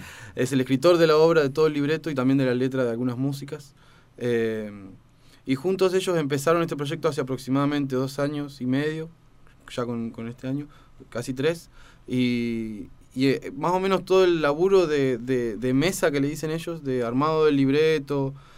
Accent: San Martín de los Andes, Neuquén, Argentina; also born or lived in Allen; now in Neuquén, Argentina; Yo nací en Allen, pero me crié, digamos, y musicalmente también en San Martín de los Andes.

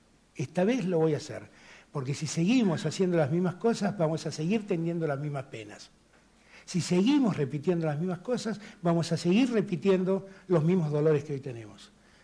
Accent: Buenos Aires, Argentina; yo soy muy porteño.

